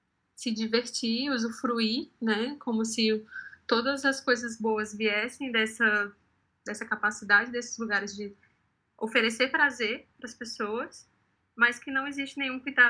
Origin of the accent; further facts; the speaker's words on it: Paracuru, Ceará, Brazil; Eu sou de Paracuru, eu nasci lá.